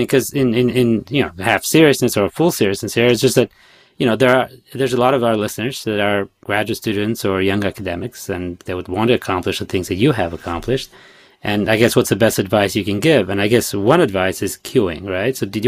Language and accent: English; Albania; Our listeners know that I am from Albania as well.